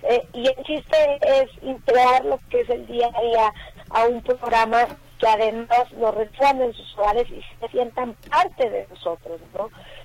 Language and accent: Spanish; Acapulco, Guerrero, Mexico; yo soy de Acapulco, yo soy guerrerense, sí.